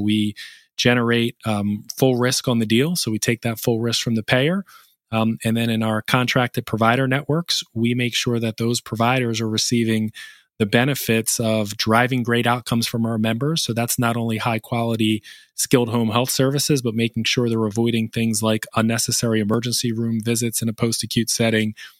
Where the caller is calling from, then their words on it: Pennsylvania, United States; I'm actually joining you from my home office here right outside Philadelphia in Pennsylvania.